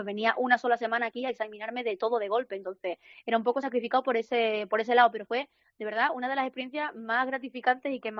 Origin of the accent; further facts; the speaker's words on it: Estepona, Andalusia, Spain; la verdad es que tengo mucha suerte de ser de donde soy, estoy orgullosísima siempre que tengo la oportunidad de decir que vengo de Estepona, de Málaga